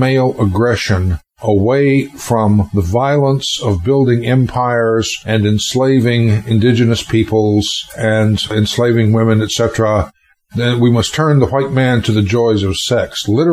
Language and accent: English; North Carolina, United States; In my home state of North Carolina, both were illegal.